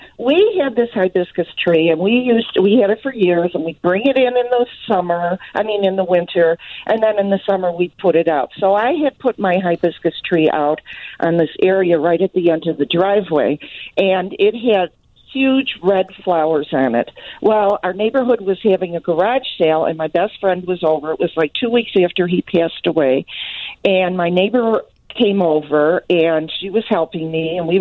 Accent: Chicago, Illinois, United States; I'm a Chicagoan, but I flew to Denver to be with my family yesterday.

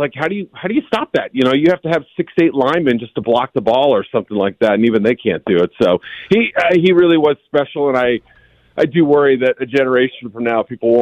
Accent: New England, United States; I grew up in New England, so I would watch him twice a year

